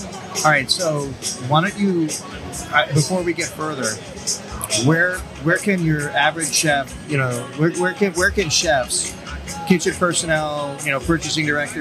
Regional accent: Florida, United States; We're from Florida.

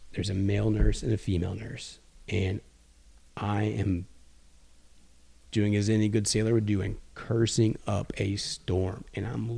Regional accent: Texas, United States; I was like, what the hell's a stonefish? I'm from Texas.

